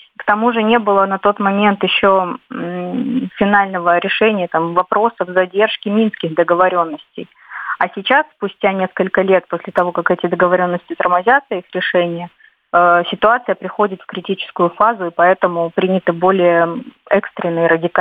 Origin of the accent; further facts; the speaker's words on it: Rostov Oblast, Russia; born there; Я как уроженка Ростовской области могу сказать о том, что здесь подключались также и местные жители.